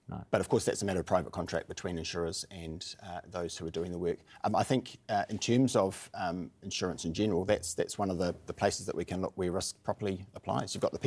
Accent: Australia; now in New Zealand; As an Australian, yes.

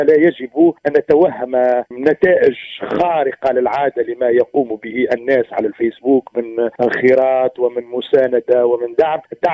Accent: Tunisia; ما ننشره اليوم نحن كتونسيين وكعرب

